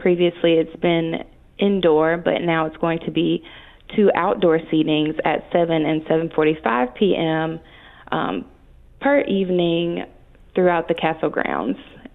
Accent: Mobile, Alabama, United States; I'm from Alabama, Mobile specifically, and I haven't seen anything like this back home.

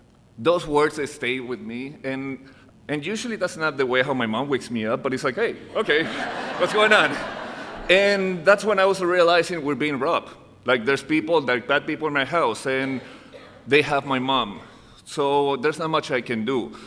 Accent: Caracas, Capital District, Venezuela; also born or lived in Maryland, United States; I was raised in Caracas, Venezuela. I was born in Maryland, but Caracas is my hometown. That's a place that I will always consider my home.

